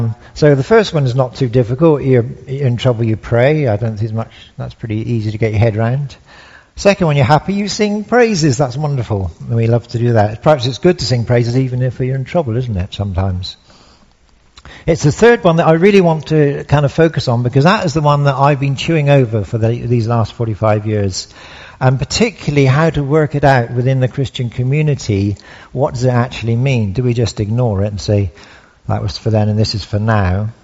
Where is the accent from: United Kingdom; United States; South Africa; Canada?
United Kingdom; South West England; I come from Somerset. You know, in Somerset, really, the main thing we do is drink cider and chew straw.